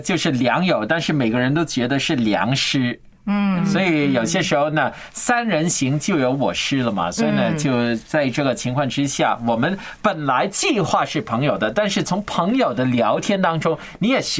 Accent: Guangdong, China; 我们广东人说嘛

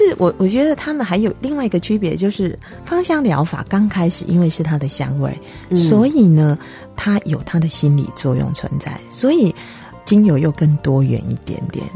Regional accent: China

